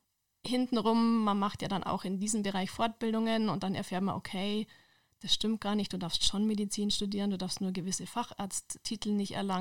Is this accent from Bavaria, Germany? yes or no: yes; Regensburg, Bavaria, Germany; now in Munich, Germany; ich bin in Harlaching geboren, war die ersten Lebensjahre hier in München, dann wurde mein Papa versetzt in die Oberpfalz nach Regensburg und da ist die ganze Familie mitgezogen und dann auch dort geblieben, nur ich bin dann im Laufe der Zeit wieder zurückgekommen nach München.